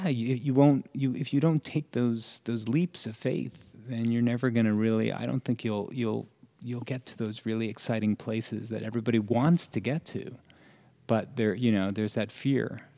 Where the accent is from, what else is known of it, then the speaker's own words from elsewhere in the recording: New Jersey, United States; I'm from New Jersey. So I grew up in a very, you know, suburban kind of...